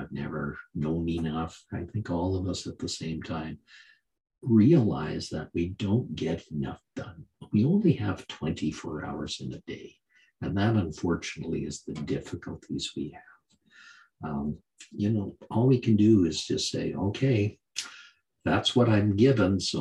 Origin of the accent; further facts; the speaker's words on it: Canada; It's CA because I'm a Canadian.